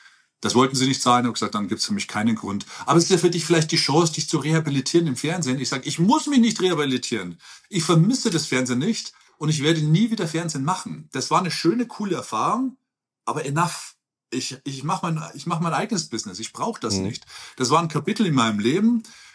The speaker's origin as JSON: {"language": "German", "town": "Ergolding", "region": "Bavaria", "country": "Germany", "tie": "born or raised there", "said": "Aus Ergolding, Niederbayern, ich bin der volle Bauer. Ich bin so ein Bauer, ich bin in Ergolding aufgewachsen, zur damaligen Zeit 10.000 Einwohner. Wir waren das letzte Haus bei den Feldern. Ich bin zwischen Kühen und Odel aufgewachsen, ja, voll der Bauer."}